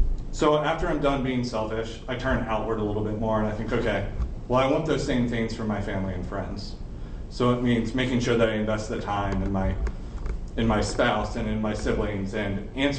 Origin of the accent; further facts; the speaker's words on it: Maryland, United States; born there; now in Fluvanna, United States; You know, I wasn't born here. That's not a trade secret. Everybody knows this. I was born in Calvert County, Maryland. It has very similar qualities to Fluvanna.